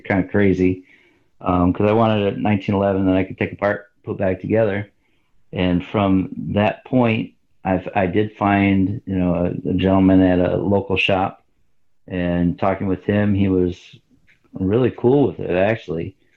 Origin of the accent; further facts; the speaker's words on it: United States; Well, first of all, I'm an American down to my bones.